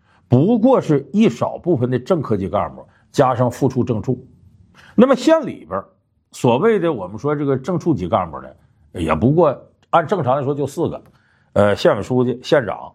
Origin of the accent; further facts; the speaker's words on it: Northeast China, China; born there; 我本身就出生在东北一个普通小县城，有人说我是小镇青年，那会儿考上大学呢还都算小镇做题家呢